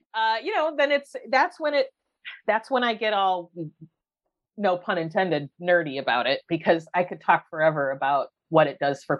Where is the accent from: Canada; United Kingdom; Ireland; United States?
Ireland; eventually kind of becomes sort of Irish. And then I don't even do Irish well, which is funny because I am Irish.